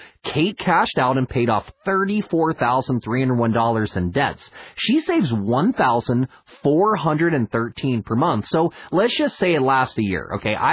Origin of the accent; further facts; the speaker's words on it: Weirton, West Virginia, United States; I'm born and raised in Weirton, West Virginia. Right across the bridge is a place called Steubenville, Ohio